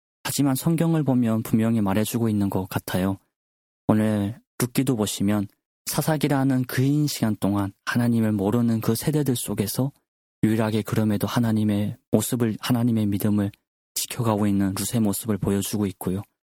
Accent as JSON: {"language": "Korean", "country": "North Korea", "tie": "born or raised there", "said": "우리 고향 북조선을 생각한다고 한다면"}